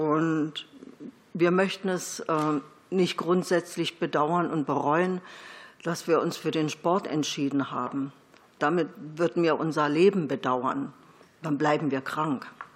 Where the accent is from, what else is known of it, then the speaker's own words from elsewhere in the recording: Brandenburg, Germany; Ich komme aus dem Land Brandenburg, wohne in Potsdam sehr gerne